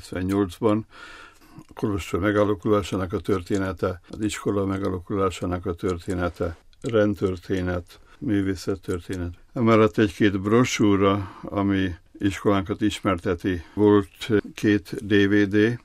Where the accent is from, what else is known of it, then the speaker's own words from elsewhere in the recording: Hungary; now in Dallas, United States; Akik ismernek bennünket, azok mind tudják, hogy az idősebb atyák, mint magyarok. Nem hangsúlyozunk túlságosan, nem szándékozunk egy magyar sziget lenni a nagy Amerikában vagy Texasban.